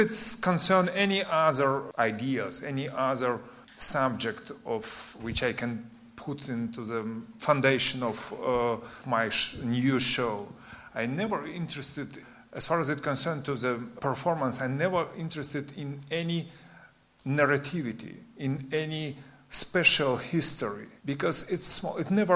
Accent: Ukraine; born there; English is a second language; But I was born there. I was born in 1960 in Ukraine.

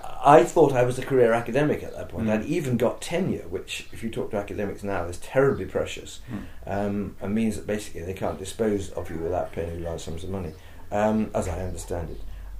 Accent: London, United Kingdom; as a Londoner and also as a theatre lover, do I really want to spend the rest of my working life outside London?

